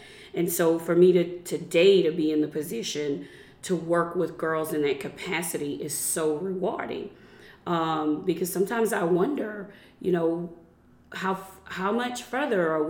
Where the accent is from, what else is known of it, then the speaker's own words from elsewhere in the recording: Louisiana, United States; now in Lafayette, United States; I love being a resident of Lafayette, but I'm originally from Vermilion Parish